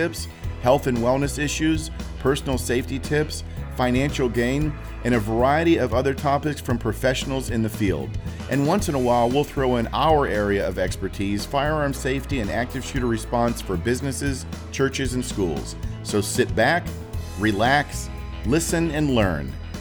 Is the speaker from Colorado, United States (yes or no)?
no; Florida, United States; moved away as an adult; I'm born and raised in Florida, mm-hmm. 42 years. We moved up here and I had to learn a little bit of slang.